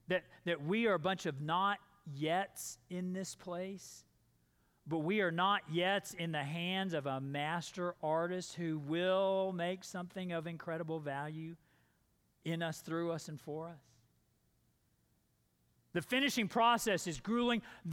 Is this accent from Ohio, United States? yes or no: no; Dallas, Texas, United States; and I remember I grew up in Dallas, Texas.